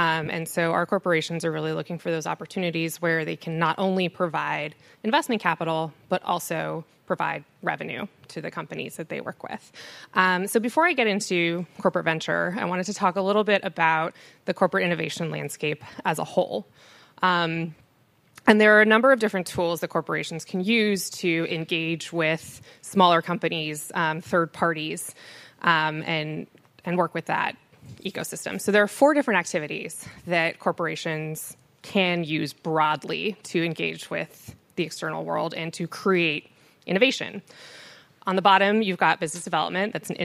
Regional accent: California, United States; But I grew up in the Bay Area

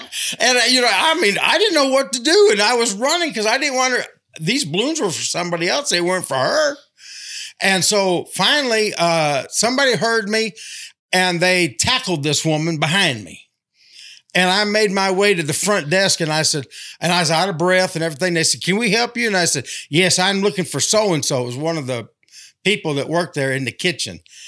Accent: Michigan, United States; Well, I was from out of town, and I was not familiar. I'm from Michigan, okay?

